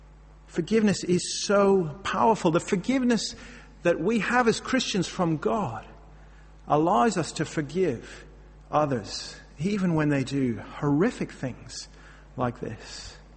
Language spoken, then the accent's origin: English; Northern Ireland, United Kingdom; Growing up in Northern Ireland, I remember very vividly the case of a man